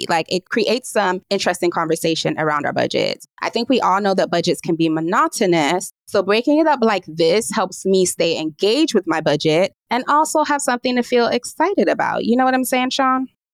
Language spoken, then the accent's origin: English; Nigeria; I am Nigerian